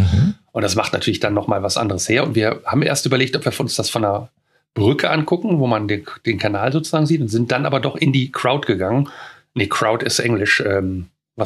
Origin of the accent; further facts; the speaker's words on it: North Rhine-Westphalia, Germany; Also Neandertal ist ja bei uns um die Ecke. Also ich sage mal, ich bin ja, wenn einer fragt, wo ich herkomme, sage ich immer, Nähe Neandertal. Ja. Das ist ja Luftlinie 7 Kilometer hier von mir.